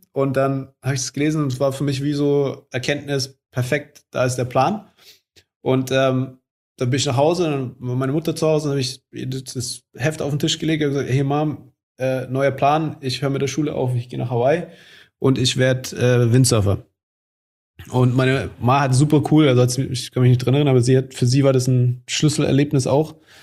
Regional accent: Nuremberg, Bavaria, Germany; Genau, ich bin in Nürnberg aufgewachsen.

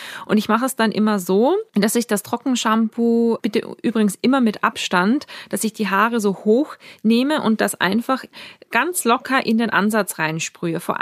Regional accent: Austria; Eine Sprachnachricht aus meiner Heimat. Liebe Grüße, liebe Jacqueline nach Österreich

